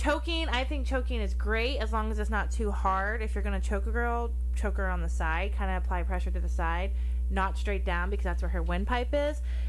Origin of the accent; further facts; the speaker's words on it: Kentucky, United States; I'm from Kentucky, so that name is totally acceptable up there.